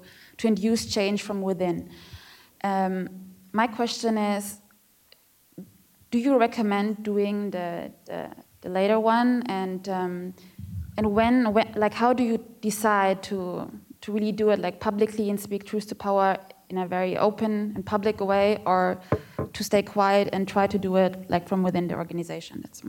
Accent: Germany; I'm from Germany.

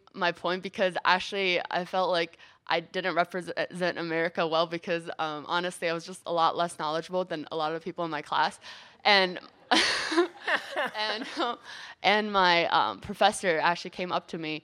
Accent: United States; because I am American, I think that I am a lot more outspoken.

